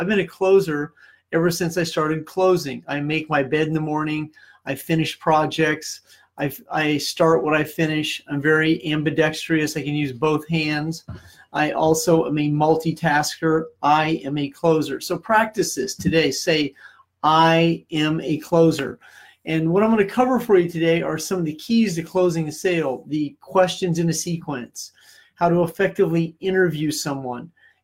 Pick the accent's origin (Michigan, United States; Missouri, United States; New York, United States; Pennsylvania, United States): Missouri, United States; I love St. Louis. I grew up in Missouri part of my life. I bleed cardinal red, and anytime I can be down on the hill of St. Louis